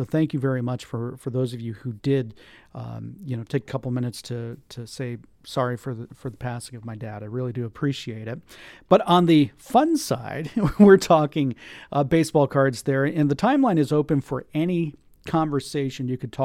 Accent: Tampa, Florida, United States; my hometown of Tampa, Florida

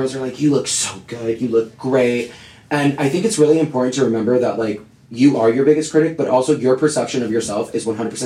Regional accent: Florida, United States; So I'm from Florida.

